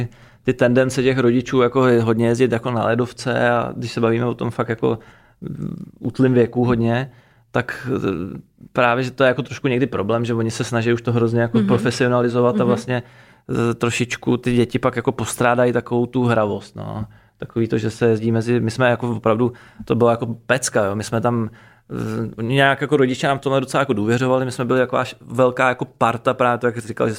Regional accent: Prague, Czechia; Samozřejmě my jsme byli trošku jako ujetí v tom, že jsme byli z Prahy.

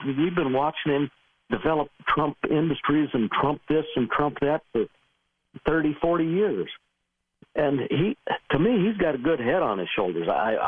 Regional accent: United States; You know, I'm an American. I think when this country does well, the rest of the country does well

